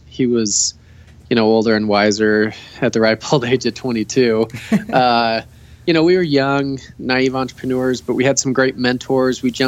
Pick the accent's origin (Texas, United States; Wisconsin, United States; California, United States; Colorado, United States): Colorado, United States; I grew up in Colorado. Great parents, great family.